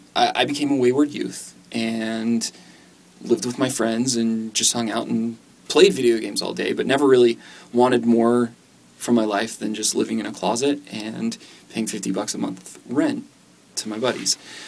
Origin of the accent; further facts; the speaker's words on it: Wyoming, United States; I'm from Wyoming, as we established last time. Wyoming, go Pokes.